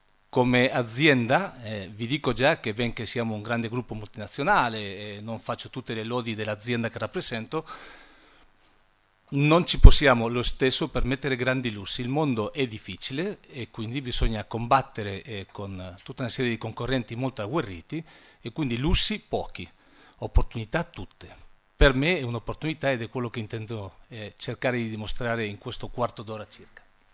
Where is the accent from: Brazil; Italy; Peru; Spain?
Spain; Italian is a second language; io ci tengo a precisare che sono spagnolo